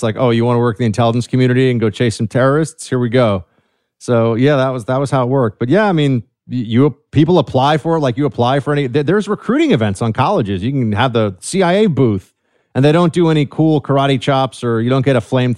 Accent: New York City, New York, United States; I'm from New York City, man. Born and raised here.

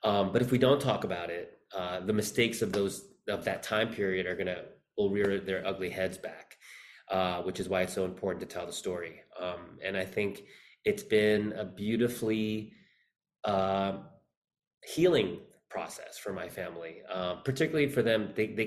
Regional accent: Philippines; born there; I was born in the Philippines. My mother is from the Manila area. My father is from the north. Coincidentally, my father is from a very, very near the area where Marcos was actually from, in Ilocos. So I was born in martial law in 1976.

